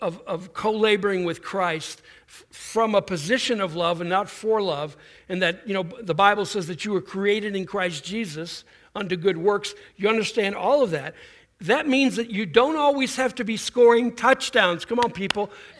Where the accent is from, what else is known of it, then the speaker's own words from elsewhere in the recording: Buffalo, New York, United States; I grew up in Buffalo, and, you know, it's just in my blood.